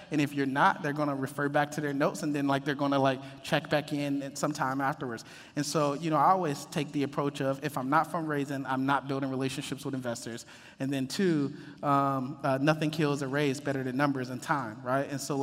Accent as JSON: {"language": "English", "town": "Detroit", "region": "Michigan", "country": "United States", "said": "Because I was like, I'm from Detroit. I like to do this in Detroit."}